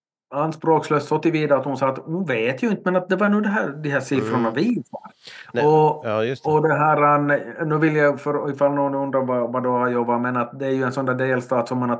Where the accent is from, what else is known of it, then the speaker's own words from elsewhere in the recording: Finland; jag menar som finländare